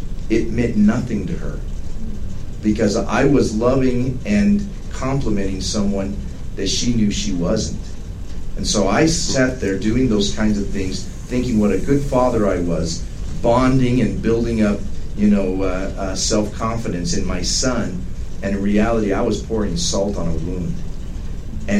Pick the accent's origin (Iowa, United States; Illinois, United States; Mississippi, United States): Illinois, United States; Chicago; I grew up around Chicago and had a lot of African-American friends